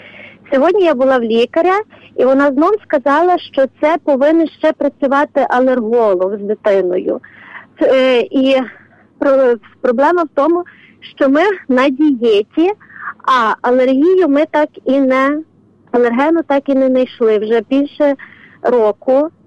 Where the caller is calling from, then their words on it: Lviv, Lviv Oblast, Ukraine; Зі Львова. Так.